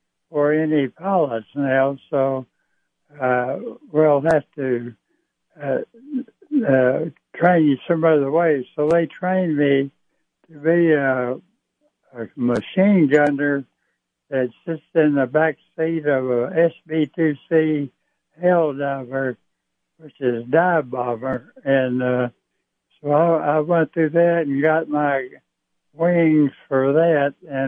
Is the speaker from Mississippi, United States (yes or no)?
no; Texas, United States; but because I was a sharpshooter from Texas.